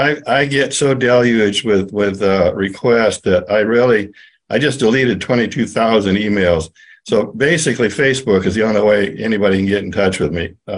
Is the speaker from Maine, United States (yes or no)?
yes; Maine, United States; now in Sedona, United States; I grew up in Maine